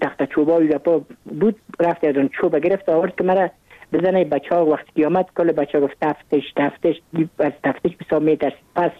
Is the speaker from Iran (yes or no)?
no; Kabul, Afghanistan; من متولد کابل هستم، در نایه اول کابل تولد شدیم.